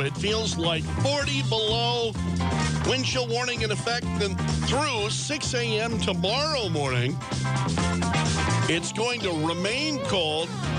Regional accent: South Dakota, United States; I'm from South Dakota myself, so I know it gets cold

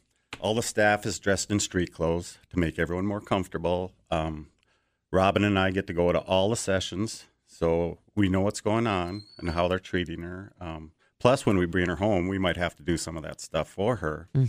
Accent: Valley City, North Dakota, United States; Valley City's been wonderful because that's my hometown.

